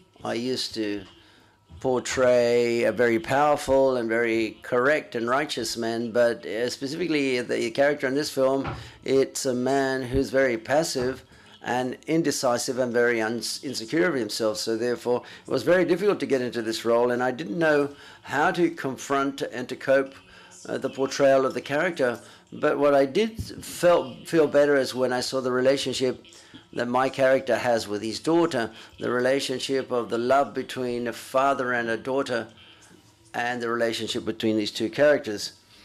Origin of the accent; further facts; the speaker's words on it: Japan; English is a second language; I was born in Japan and I was brought up in Japan, so therefore I can say that I identify myself with the Japanese culture.